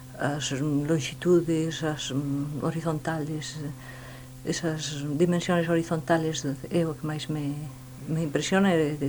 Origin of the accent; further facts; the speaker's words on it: Viveiro, Galicia, Spain; Pero despois terminei a miña infancia en Viveiro e os dous sitios son para min entrañables.